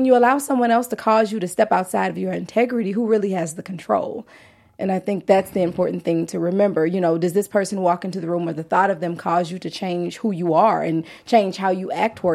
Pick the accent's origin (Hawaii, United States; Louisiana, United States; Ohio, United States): Louisiana, United States; now in Los Angeles, United States; because even though I'm in LA, I'm from Louisiana.